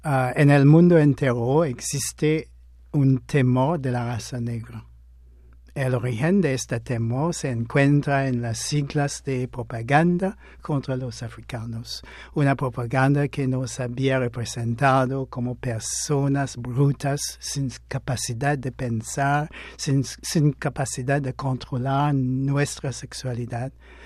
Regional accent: St. Vincent & Grenadines; desde mi adolescencia notaba que en mi país, a San Vicente

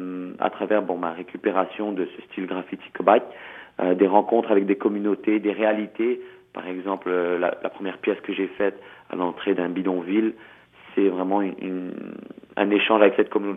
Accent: Quebec, Canada; also born or lived in France; ma culture cambodgienne, même si j'ai grandi au Québec, tout en étant né en France.

